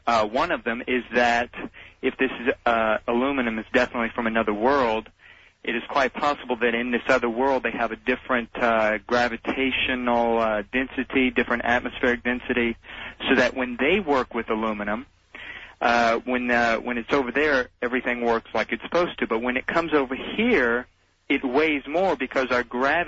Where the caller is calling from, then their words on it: Clearwater, Florida, United States; actually, I'm calling from Clearwater.